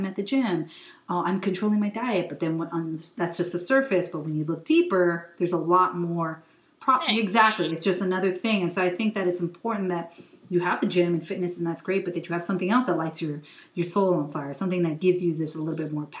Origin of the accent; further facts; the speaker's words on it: West Coast, United States; also born or lived in Hawaii; I was born in Hawaii, raised on in the West Coast. Part of my life and then part of my life in Hawaii.